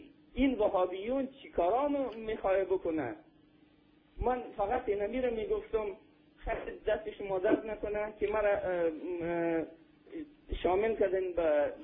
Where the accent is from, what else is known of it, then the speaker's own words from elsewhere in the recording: Afghanistan; now in Belgium; من خودم افغان هستم ولی افغان شیعه هستم، … از بلژیک زنگ زدم.